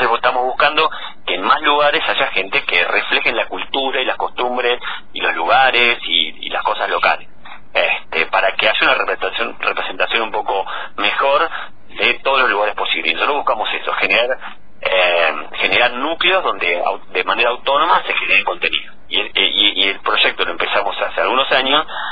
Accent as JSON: {"language": "Spanish", "town": "La Plata", "region": "Buenos Aires Province", "country": "Argentina", "said": "después me volví a mi ciudad. Yo soy platense"}